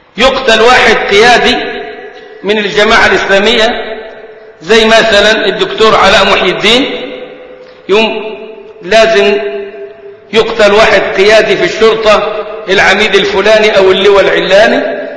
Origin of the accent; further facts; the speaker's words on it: Sohag Governorate, Egypt; مليين البلد عندنا في سوهاج